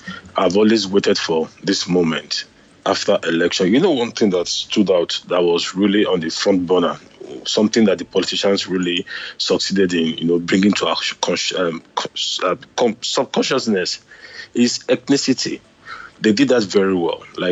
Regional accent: Delta, Nigeria; I'm from Delta State. I speak Igbo.

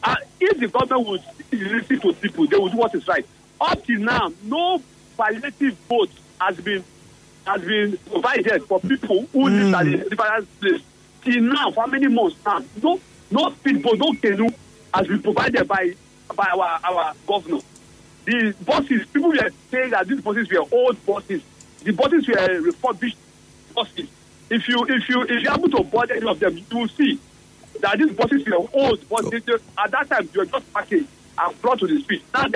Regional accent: Brooklyn, New York, United States; from Brooklyn.

